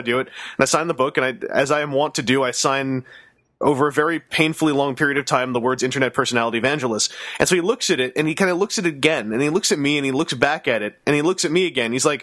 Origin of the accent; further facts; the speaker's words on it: Canada; Being a Canadian, I used to not really care about Black Friday